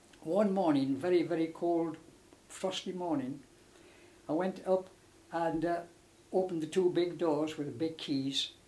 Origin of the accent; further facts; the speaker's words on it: Allendale, North East England, United Kingdom; Well, I was born in Allendale in 1920, and I went to Allendale School.